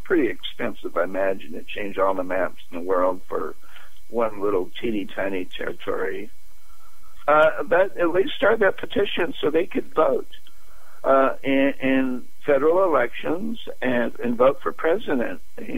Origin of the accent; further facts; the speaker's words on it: California, United States; look at California, where I, as a Californian, voted, and the votes didn't matter